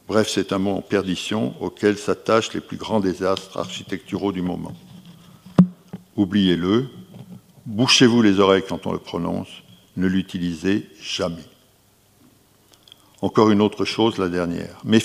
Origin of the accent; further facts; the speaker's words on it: Bordeaux, Nouvelle-Aquitaine, France; born there; à l'exception importante à mes yeux du bâtiment de la mairie de Bordeaux, ma ville natale.